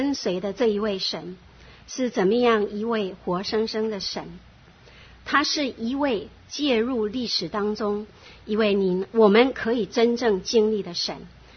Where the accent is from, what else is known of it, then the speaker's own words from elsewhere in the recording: Madou, Tainan, Taiwan; moved away as an adult; now in United States; 那时候我家人在南部，我是台南人，麻豆，台南麻豆人